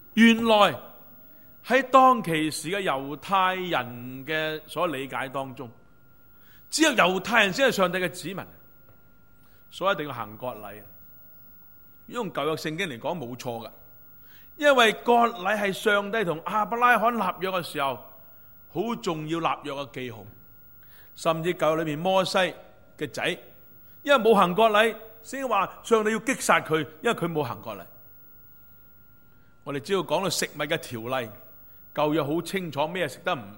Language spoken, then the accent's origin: Cantonese; China; 里面有很多我们中国人最喜欢吃的那些山珍海味。